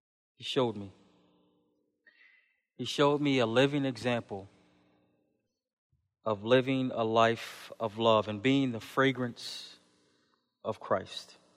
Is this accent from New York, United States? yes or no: yes; Buffalo, New York, United States; Now, I grew up in Buffalo. You know, Buffalo we would consider, you know, ghetto with a capital G. It's the hood.